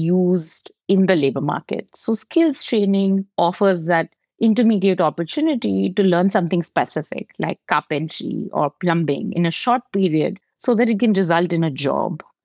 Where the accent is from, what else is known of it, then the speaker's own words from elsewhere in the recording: India; I remember growing up in India